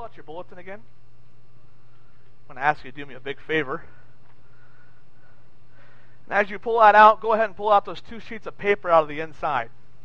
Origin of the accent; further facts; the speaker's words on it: Carroll, Iowa, United States; in my home church growing up in Carroll, Iowa, when I was 5 years old